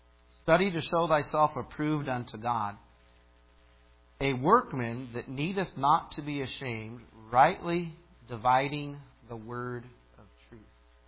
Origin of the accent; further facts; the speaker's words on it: Illinois, United States; Now, I grew up in Illinois. and tens of thousands of acres of corn, and the rows are as straight as an arrow.